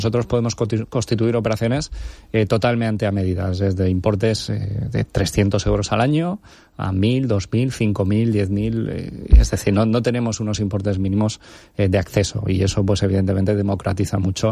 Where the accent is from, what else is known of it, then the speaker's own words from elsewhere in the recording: Benidorm, Valencian Community, Spain; Hoy me pillaba por aquí porque yo también soy de Benidorm